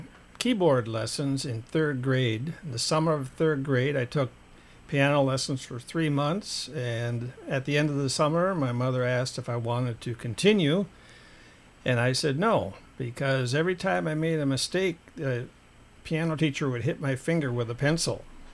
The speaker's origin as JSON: {"language": "English", "town": "Columbia Heights", "region": "Minnesota", "country": "United States", "tie": "born there", "said": "January 25th, 1947, in Columbia Heights, Minnesota."}